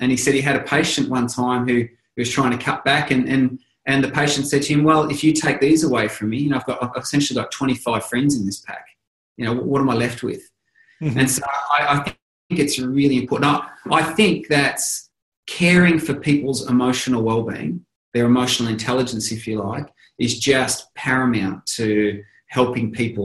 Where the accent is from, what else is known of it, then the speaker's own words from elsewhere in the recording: Australia; I'm Australian. But you got to realize that, you know, we Australians, we arose as a nation of convicts that got sent here from all other parts of the world.